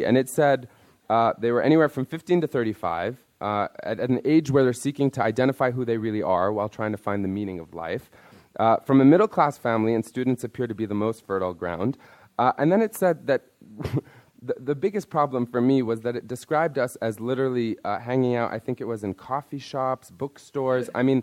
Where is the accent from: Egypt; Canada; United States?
Egypt; also born or lived in Austria; German, French, and English, and Arabic, all of which I happen to speak because I grew up in Egypt and I grew up in Austria